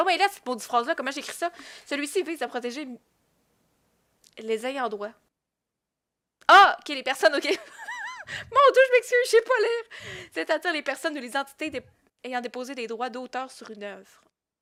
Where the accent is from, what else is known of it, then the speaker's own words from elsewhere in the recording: Quebec, Canada; même en tant que Québécois, même si la loi s'applique pas à nous directement